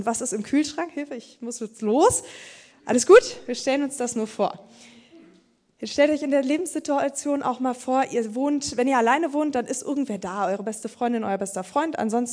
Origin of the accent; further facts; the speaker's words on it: Hanover, Lower Saxony, Germany; also born or lived in United States; Jetzt komme ich aus Hannover, aber ich würde mal sagen, wir alle hier in Norddeutschland sprechen auch noch sehr reines Hochdeutsch.